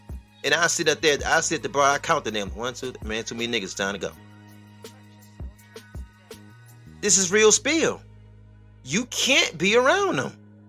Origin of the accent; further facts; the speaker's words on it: Detroit, Michigan, United States; Me being from the city of Detroit, as I always say, I'm like, shit, I'm not really from the West Side. I am the West Side, as I say.